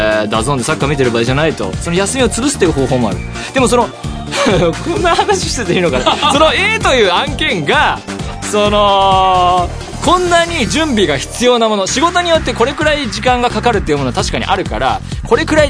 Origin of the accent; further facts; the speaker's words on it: Saitama, Japan; now in Tokyo, Japan; 僕は埼玉県出身ですし、まあ、東京に住んでもう何年にもなるので